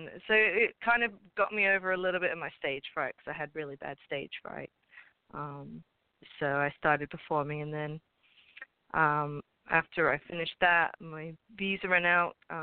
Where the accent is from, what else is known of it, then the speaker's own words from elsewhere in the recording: Birmingham, West Midlands, United Kingdom; I'm originally from Birmingham, not Alabama, as I always say, Birmingham, England. So if you don't know where that is, it's like the Middle Earth. It's basically central England.